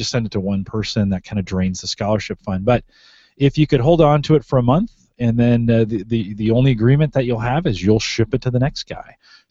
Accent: California, United States; because I'm from California and I slur all my words together.

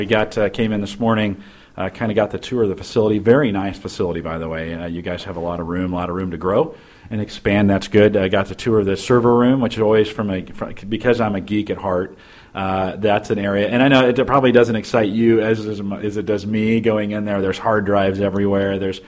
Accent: California, United States; I grew up here in the Bay Area

